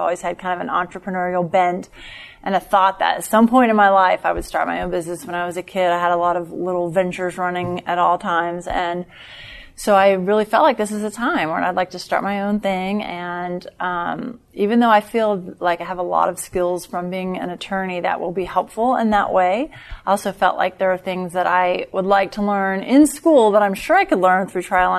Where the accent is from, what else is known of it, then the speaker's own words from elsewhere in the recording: West Virginia, United States; also born or lived in Kentucky; So I originally grew up in West Virginia and Kentucky.